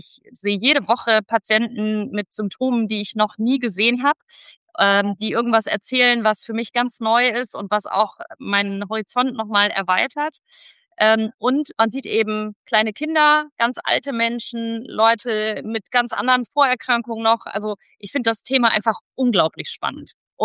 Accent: Wiesbaden, Hesse, Germany; now in Essen, Germany; ich komme ursprünglich aus Wiesbaden. Ich habe in Mainz studiert, war ein bisschen auch noch im Ausland und bin dann aus privaten Gründen nach Essen gekommen

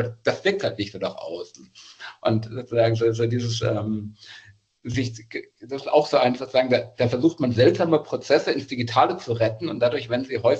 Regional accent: Bavaria, Germany; aus Bayern komme ich

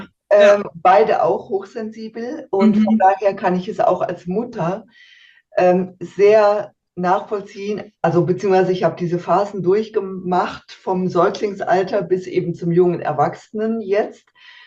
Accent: Germany; moved away as an adult; now in Switzerland; Also grundsätzlich bin ich erstmal in Deutschland aufgewachsen, geboren und aufgewachsen und bin dann aber mit Anfang 30 in die Schweiz gezogen, weil mein Mann hier eine Arbeitsstelle bekommen hat. Hier sind meine Kinder aufgewachsen

